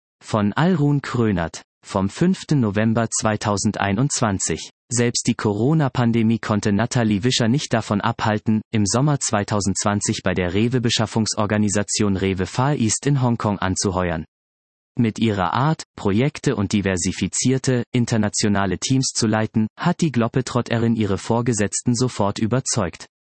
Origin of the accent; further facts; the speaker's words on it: Germany; Und zwar in Asien, mit direktem Bezug zu meiner Heimat Deutschland.